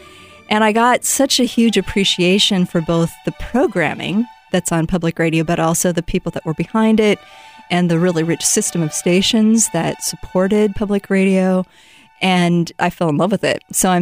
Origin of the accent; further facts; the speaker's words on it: Ruthven, Iowa, United States; I grew up in Ruthven, which is up near Spencer and in the Lakes region. I went to high school, Ruthven High School, graduated from there and went to Wartburg.